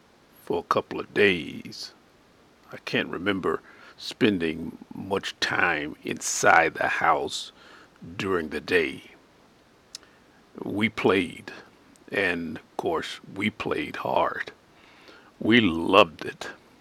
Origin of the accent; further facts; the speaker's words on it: Arkansas, United States; Growing up in Arkansas, in the country, 65 plus years ago